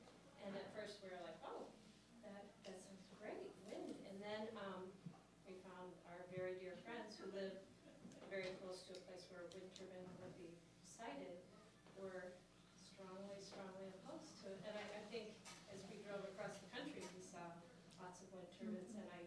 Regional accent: Michigan, United States; We come from Michigan, and we live in this very beautiful, pristine area, northwest lower Michigan.

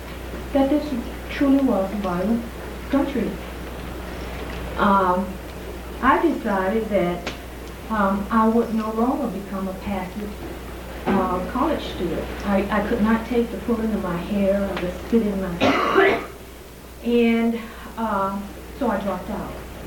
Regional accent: the South, United States; No, I grew up in the South.

